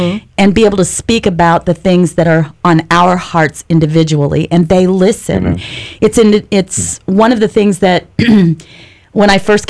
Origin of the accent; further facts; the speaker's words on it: Missouri, United States; I'm from Missouri, so I've been to the Capitol in Missouri